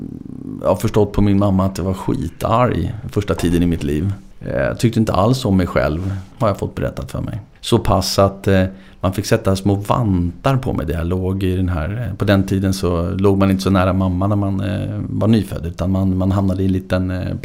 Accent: Bredäng, Stockholm County, Sweden; also born or lived in Mälarhöjden / Axelsberg; Min uppväxt blev i Bredäng. Något år senare flyttade man till Bredäng. Så att det är väl Bredäng som är mina hood. De skilde sig när jag var 9-10. Så jag har halva uppväxten efter det i Mälarhöjden, Axelsberg, och halva i Bredäng.

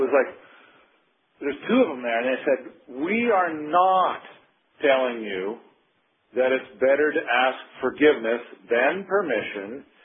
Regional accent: Lostine, Oregon, United States; You know, I spent a fair bit of my life growing up in Lostine, Oregon.

